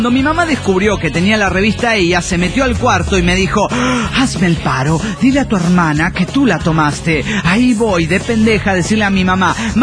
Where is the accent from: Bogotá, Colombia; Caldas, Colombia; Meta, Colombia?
Bogotá, Colombia; De Bogotá, Locombia.